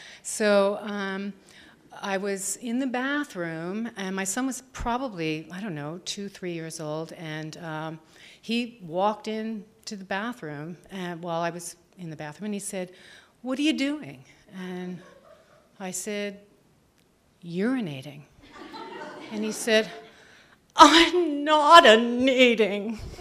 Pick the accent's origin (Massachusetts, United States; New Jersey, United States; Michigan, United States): New Jersey, United States; Springfield; I grew up in Springfield, New Jersey, and raised my children in Fairfield County, but they were all born in New Jersey.